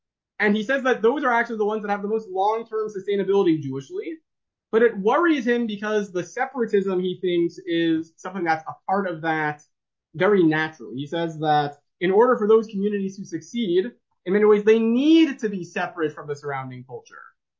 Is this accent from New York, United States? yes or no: no; Fair Lawn, New Jersey, United States; We grew up about a 10-minute drive away from each other. I grew up in Fairlawn, New Jersey. He grew up in Wyckoff, New Jersey.